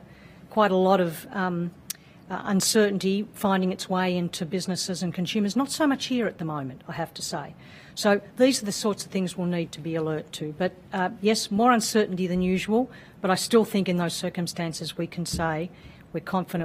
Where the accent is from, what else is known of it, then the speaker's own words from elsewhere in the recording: Australia; So am I worried as an Australian citizen that productivity is not growing?